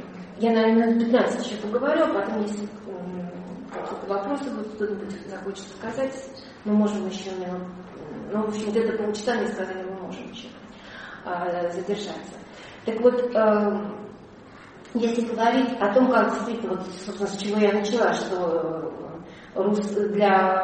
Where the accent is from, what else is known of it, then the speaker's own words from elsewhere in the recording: Pskov, Pskov Oblast, Russia; я сама из Пскова, как бы.